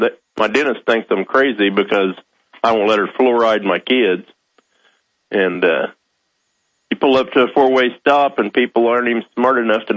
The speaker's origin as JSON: {"language": "English", "region": "Illinois", "country": "United States", "said": "Yeah, I'm from Southern Illinois, so I've been on the farm around hog shockers."}